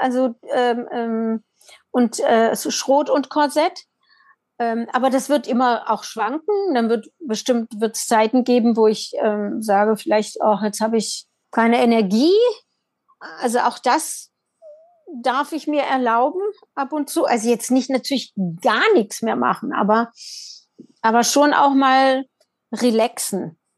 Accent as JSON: {"language": "German", "region": "Baden-Württemberg", "country": "Germany", "also_born_or_lived": "Berlin", "moved": "as an adult", "said": "ich bin aus Baden-Württemberg, habe über 40 Jahre in Berlin gelebt und bin jetzt wieder in meinem alten Elternhaus, aber das wird verkauft und dann ziehe ich wieder nach Berlin."}